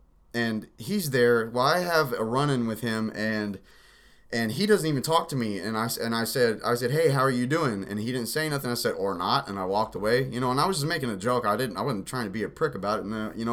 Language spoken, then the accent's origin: English; Louisiana, United States; born there; also born or lived in Las Vegas; Well, you know, I was born in Louisiana, and I actually came here from Vegas